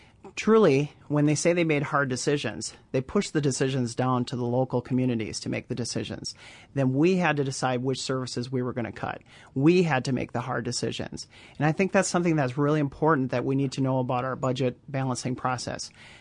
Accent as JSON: {"language": "English", "town": "Bone Lake", "region": "Wisconsin", "country": "United States", "tie": "born or raised there", "said": "After they were married, they came back to live in Polk County. My sister and I grew up on the shores of Bone Lake."}